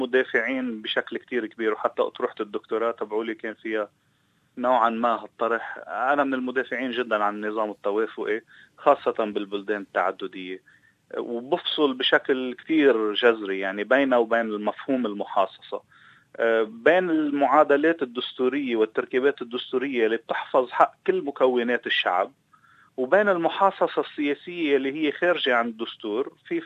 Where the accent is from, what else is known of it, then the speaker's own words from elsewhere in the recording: Lebanon; لألنا كلبنانيين